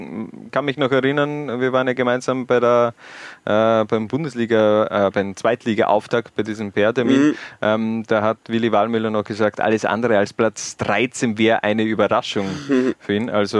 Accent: Styria, Austria; persönlich als Steirer freue ich mich natürlich auch

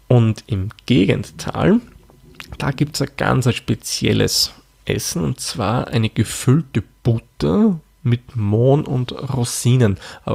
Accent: Lower Austria, Austria; da ich ein gebürtiger Waldviertler bin, kurz der Gärungswaldviertel ist eine Region des Bundeslands Niederösterreich, die relativ hoch im Norden, von Österreich aus gesehen, angesiedelt ist.

